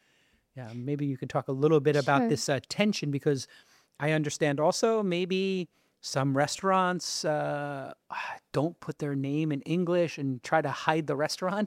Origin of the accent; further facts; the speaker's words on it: Brooklyn, New York, United States; I'm still practicing. I'm trying. I'm from Brooklyn. We talk very loud. So I've had to adjust.